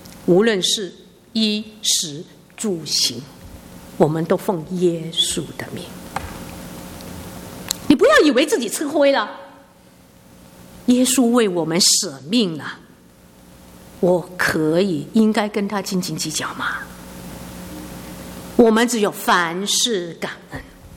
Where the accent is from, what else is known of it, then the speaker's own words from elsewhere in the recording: China; 我们中国人很多时候走不出去，往往是过不了我们这个面子学